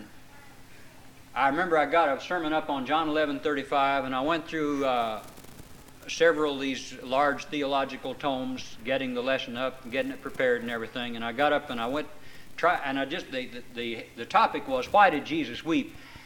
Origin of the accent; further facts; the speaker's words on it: La Mesa, California, United States; I remember when I was growing up in San Diego that I would... Well, we were in La Mesa, really.